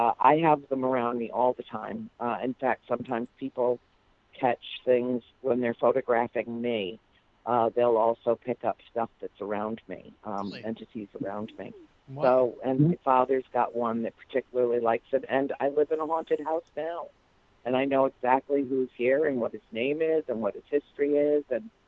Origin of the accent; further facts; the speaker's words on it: Rhode Island, United States; also born or lived in Georgia; now in Winter Garden, United States; I moved from Georgia to Florida last year. I live in Winter Garden, Florida, which is paradise. It's beautiful. But to me, I'm going home. Rhode Island will always be my home.